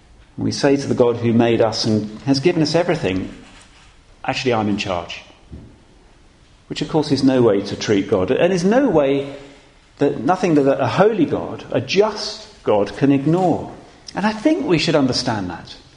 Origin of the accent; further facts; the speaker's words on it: England, United Kingdom; Now, of course, being very English, we don't say anything at all.